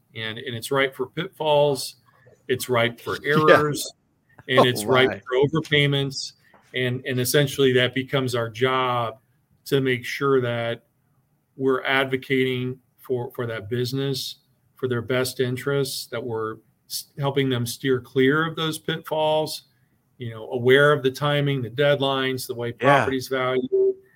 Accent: Indiana, United States; In my home state in Indiana, you know, we reassess with trending every year.

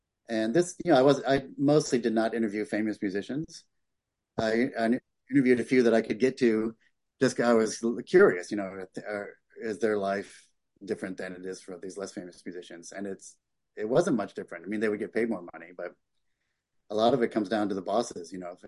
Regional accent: Michigan, United States; because my grandparents lived in Connecticut when I was really little, and I grew up in Michigan.

